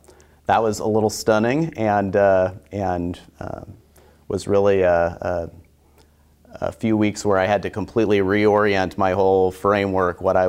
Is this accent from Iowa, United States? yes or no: yes; Muscatine, Iowa, United States; Well, I hail from Eastern Iowa, and my wife, Tori, hails from South Central Iowa. I'm from Muscatine